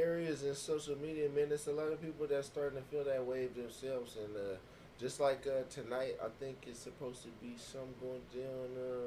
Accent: San Diego, California, United States; now in Alaska, United States; Well, I'm from California. I'm from San Diego. Okay. From Southeast San Diego.

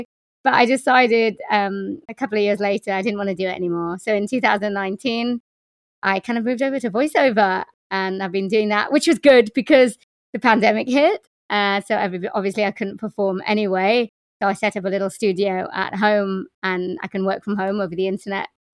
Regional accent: Wales, United Kingdom; born there; I live in the UK, in Wales. I was born in Wales, but I'm Indian. My parents are from India and they came here in the 70s. But I am a female, born female.

